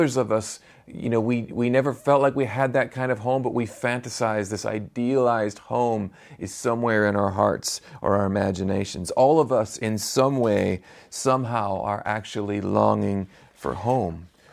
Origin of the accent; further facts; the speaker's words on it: United States; moved away as an adult; Many of you will know I grew up in the United States and then came here as a young man and have spent the last 20-odd years building home here.